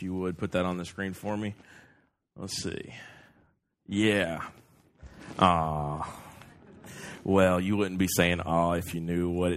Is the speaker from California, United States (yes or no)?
no; Florida, United States; we think it's cold because we're from Florida and our blood is very thin.